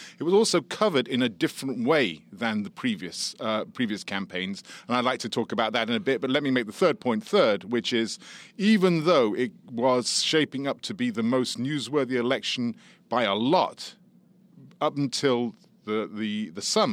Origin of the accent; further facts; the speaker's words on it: England, United Kingdom; now in United States; I'm born and bred in England, and I fled to the Statue of Liberty in the mid 70s.